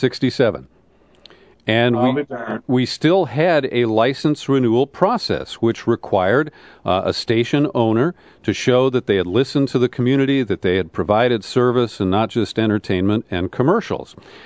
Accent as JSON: {"language": "English", "town": "Cincinnati", "region": "Ohio", "country": "United States", "tie": "born or raised there", "said": "my local Top 40 station that was my favorite, where I grew up in Cincinnati. I was 14, and I pounded out these letters on a typewriter."}